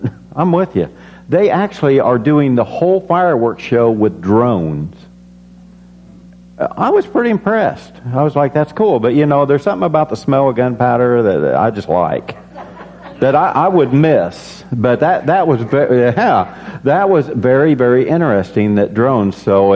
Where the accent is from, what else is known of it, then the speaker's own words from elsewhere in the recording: Illinois, United States; one of the greatest things about growing up in Illinois